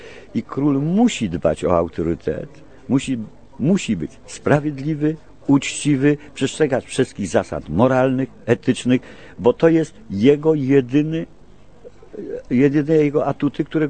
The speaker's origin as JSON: {"language": "Polish", "town": "Nowy Sącz", "region": "Lesser Poland", "country": "Poland", "said": "Ja jestem z Nowego Sącza"}